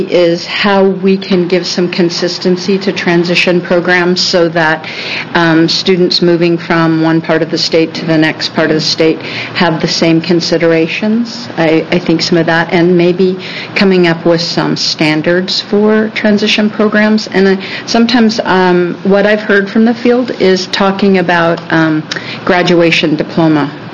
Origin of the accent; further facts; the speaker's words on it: Beaverton, Oregon, United States; also born or lived in Portland, United States; I was born in Portland, raised in Beaverton school districts, went to Oregon College of Education